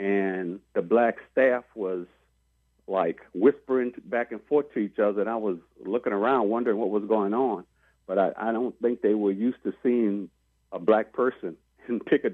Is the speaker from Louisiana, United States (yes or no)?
yes; New Orleans, Louisiana, United States; Well, number one, I was from New Orleans, and all I could ever think about was getting home.